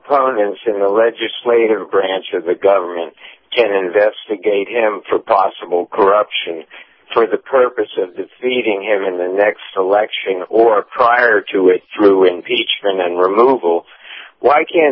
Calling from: St. Petersburg, United States; Hi, Captain. This is … from St. Petersburg.

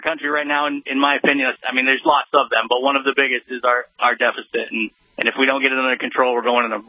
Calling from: Las Vegas, Nevada, United States; I'm calling from Las Vegas.

